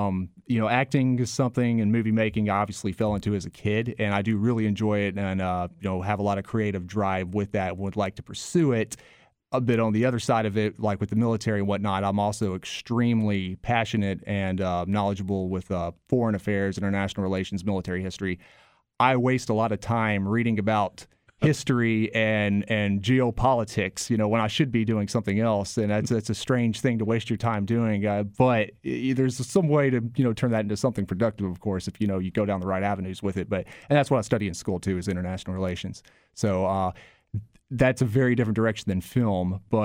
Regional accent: Independence, Mississippi, United States; also born or lived in Memphis; Independence is where I grew up. I was born in Memphis.

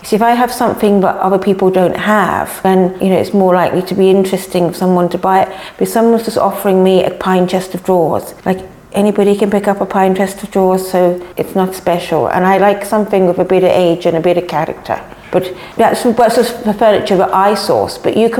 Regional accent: Scotland, United Kingdom; also born or lived in England; now in Ireland; I'm English. I grew up in Scotland. I've been in East Clare for 30 years. Just came to have a look, actually, and stayed. And I live up in Flagman.

